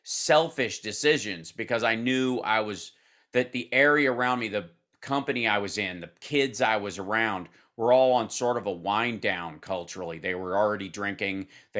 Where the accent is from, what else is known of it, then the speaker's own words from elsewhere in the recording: Kentucky, United States; also born or lived in Cincinnati; Cause I grew up in Kentucky. Then, born in Cincinnati, but only because that was the nearest hospital without chickens in it. And then I grew up in Kentucky.